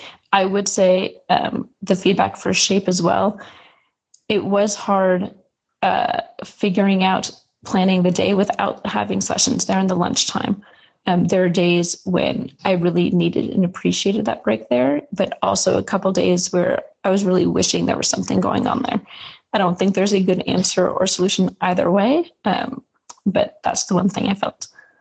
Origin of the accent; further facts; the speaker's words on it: Ukiah, California, United States; from Ukiah, California, and I teach K through 6 at Oak Manor Elementary.